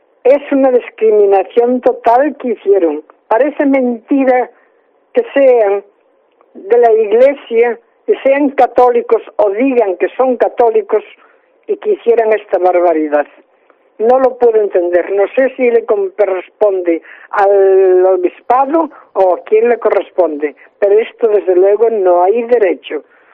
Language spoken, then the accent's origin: Spanish; Ferrol, Galicia, Spain; soy una ciudadana de Ferrol